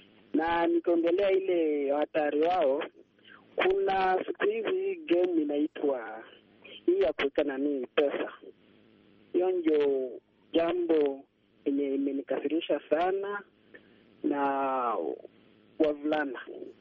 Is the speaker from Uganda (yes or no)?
yes; Uganda; now in Eldoret, Kenya; mimi ni Mganda lakini kwa sasa hivi niko Eldoret, Kenya.